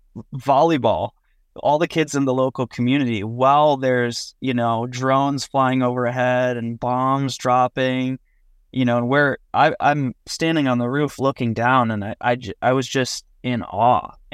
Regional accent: United States; Because I grew up in America.

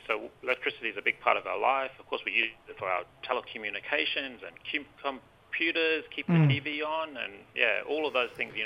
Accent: Northern Territory, Australia; So I'm born and raised in the Territory. My mob, Larija, from the Central Desert, west of Alice Springs.

